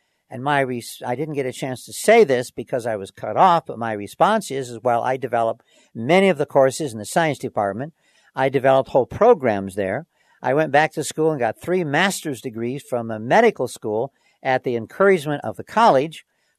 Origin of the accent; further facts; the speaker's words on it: Detroit, Michigan, United States; "Here's my family, and I'm from Detroit." So I grew up in a fairly integrated society. I went to Wayne State University, and a number of my professors were black.